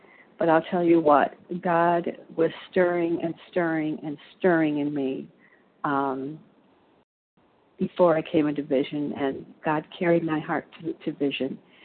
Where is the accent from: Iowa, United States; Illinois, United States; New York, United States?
Illinois, United States; I'm from Illinois.